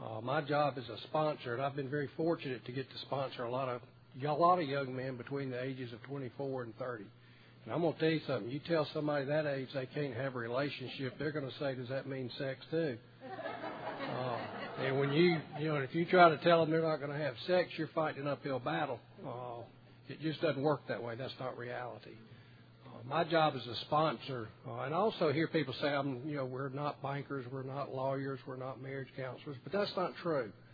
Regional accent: Nashville, Tennessee, United States; I'm from Nashville, Tennessee.

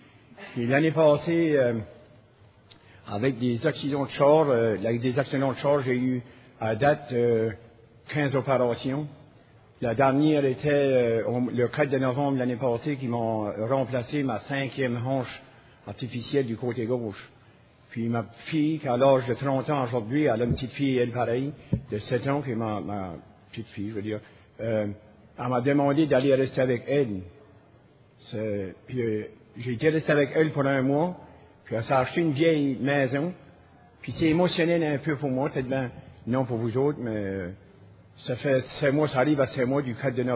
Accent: New Brunswick, Canada; Je viens de l'Acadie, moi pareil, je viens du pays de la Sagouine.

